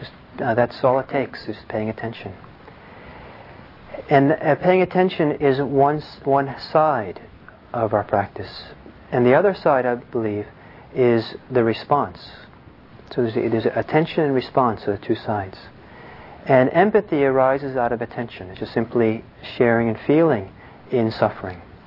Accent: Los Angeles, California, United States; but growing up in Los Angeles in the 60s, you know, every day in the second or third page of the newspaper, there'd be all the photographs of all the guys who'd been killed.

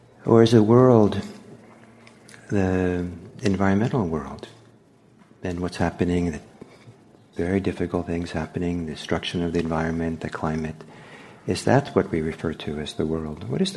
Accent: Bergen, Vestland, Norway; And in my hometown in Norway, there's a mark on

